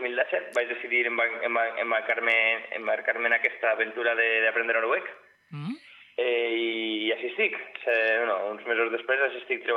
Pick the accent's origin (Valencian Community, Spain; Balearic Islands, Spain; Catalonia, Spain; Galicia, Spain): Valencian Community, Spain; Vila-real; Sí, de veres que soc de Villarreal, tinc 23 anys i la meva professió és infermeria, soc infermer.